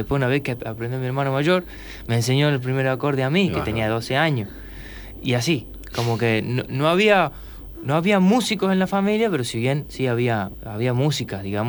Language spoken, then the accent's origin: Spanish; Tucumán, Argentina; Y yo soy de Tucumán.